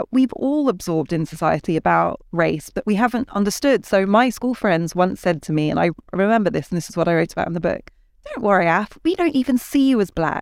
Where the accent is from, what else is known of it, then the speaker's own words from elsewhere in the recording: Ghana; So in the Ghanaian worldview, I am a Ghanaian because my mum's a Ghanaian.